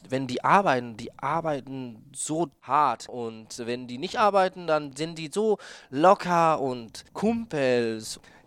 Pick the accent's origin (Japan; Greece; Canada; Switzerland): Japan; Tokyo; Ich komme aus Tokio.